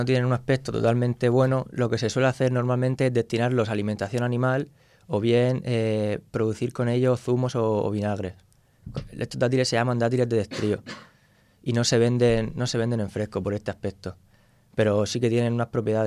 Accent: Orihuela, Valencian Community, Spain; No, yo soy de Orihuela.

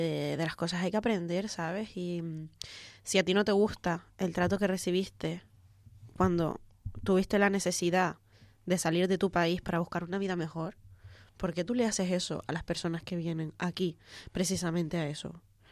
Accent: Canary Islands, Spain; sí, somos españoles, para todos los que no lo sepan. Somos morenitos y españoles.

